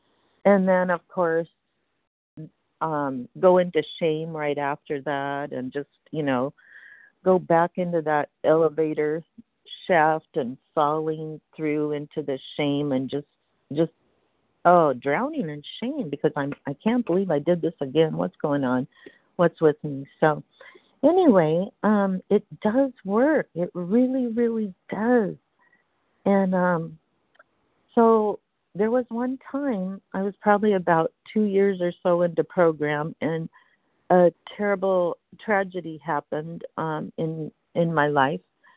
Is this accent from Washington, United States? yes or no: yes; Washington, United States; I'm from Washington State, recovered compulsive overeater, sugar addict.